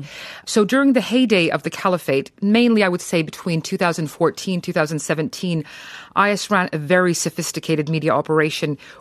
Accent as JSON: {"language": "English", "country": "Iraq", "tie": "born or raised there", "said": "Growing up in Iraq, there was a very famous five-star hotel"}